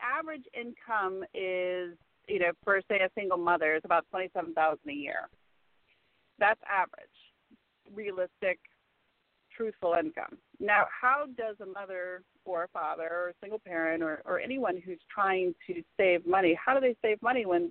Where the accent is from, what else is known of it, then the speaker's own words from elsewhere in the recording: Florida, United States; I grew up in the 80s, I grew up in Florida, I grew up in the poverty lines, jobs are far and few between, wages are horrible.